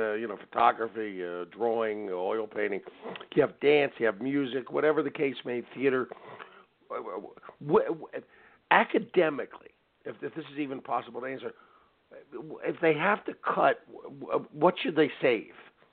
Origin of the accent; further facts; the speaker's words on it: Philadelphia, Pennsylvania, United States; a gentleman in Philadelphia, my hometown by coincidence